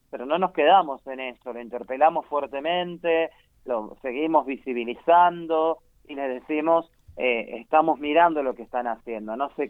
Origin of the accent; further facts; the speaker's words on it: Buenos Aires, Argentina; soy de Buenos Aires